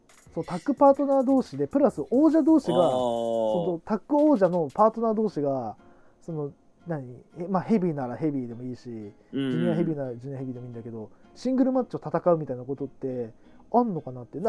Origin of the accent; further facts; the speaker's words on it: Kanto, Japan; 俺らはさ、あの、関東にずっと生まれ育っちゃったからさ